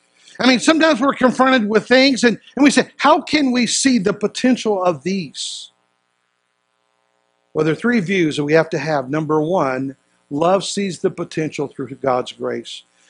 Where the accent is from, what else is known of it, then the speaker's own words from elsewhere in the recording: West Virginia, United States; Where I grew up in West Virginia, there were mountains.